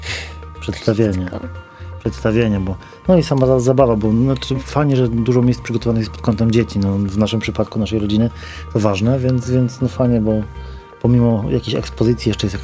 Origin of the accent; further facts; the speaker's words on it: Solec Kujawski, Kuyavian-Pomeranian Voivodeship, Poland; my nie jesteśmy z Wrocławia, tylko z Solca Kukawskiego, który serdecznie pozdrawiamy. Jesteśmy od wczoraj we Wrocławiu.